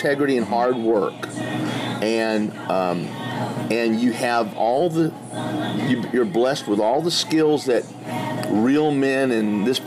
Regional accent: Missouri, United States; I was raised in Southeast Missouri, and I couldn't wait to get out of here.

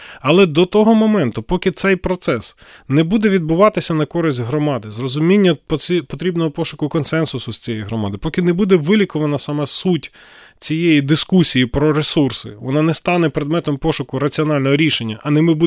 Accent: Kovel, Volyn Oblast, Ukraine; у мене в місті Ковеля, звідки я родом

